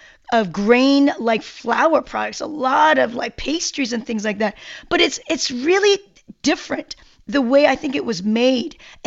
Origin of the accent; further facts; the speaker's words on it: South Korea; Yes, I'm Korean. I'm from Korea